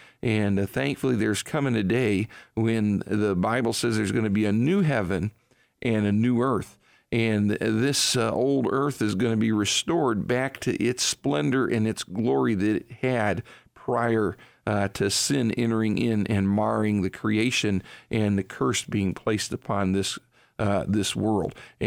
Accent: Ohio, United States; also born or lived in Samoa; I was born and raised here in Northeast Ohio

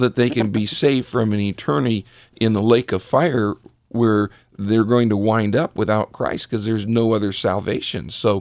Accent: Richfield, United States; in Richfield, where I pastor, it's my hometown, born and raised there.

